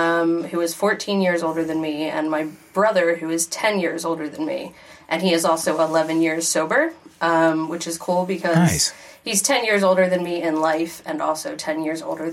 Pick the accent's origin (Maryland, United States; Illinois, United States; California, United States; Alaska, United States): Maryland, United States; Towson; Born and raised in Towson, Maryland.